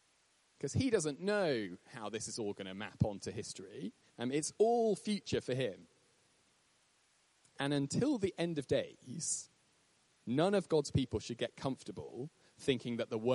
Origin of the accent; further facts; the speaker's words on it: Rugby, West Midlands, United Kingdom; I grew up in Rugby. People from London think that Rugby is in the north. It's not. It's in the Midlands. It's the heart of the country